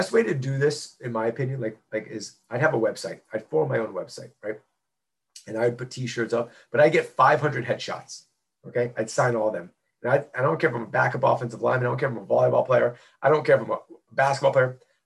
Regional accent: Stone Mountain, Georgia, United States; I'm from Stone Mountain, Georgia, and there's a really good wing place from Stone Mountain, Georgia, and I was a local celebrity there as a high schooler

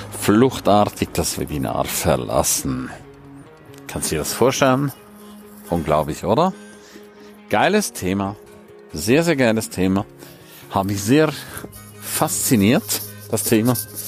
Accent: Switzerland; Ich bin auch Ausländer, ich bin Schweizer.

